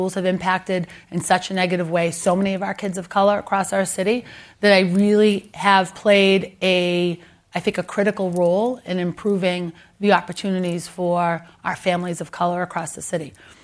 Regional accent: Boston, Massachusetts, United States; accent: Boston; because I speak with and am proud of my Boston accent made me absolutely bananas.

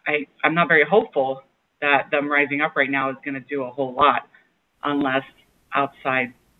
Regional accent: Miami, Florida, United States; now in Brooklyn, United States; I'm a Cuban American who was born and raised in Miami, Florida, but now in Brooklyn, kind of the younger generation. My dad is from Cuba and kind of left Cuba when the Castro regime took over.

